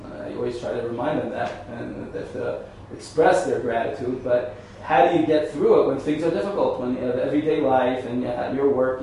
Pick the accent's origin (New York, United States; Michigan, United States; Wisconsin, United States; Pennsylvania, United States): New York, United States; I said, I'm from New York.